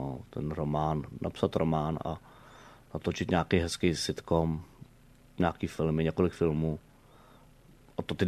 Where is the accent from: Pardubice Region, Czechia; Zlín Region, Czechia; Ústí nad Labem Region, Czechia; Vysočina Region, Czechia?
Vysočina Region, Czechia; Humpolec; born there; now in Prague, Czech Republic; No tak já jsem se narodil v Humpolci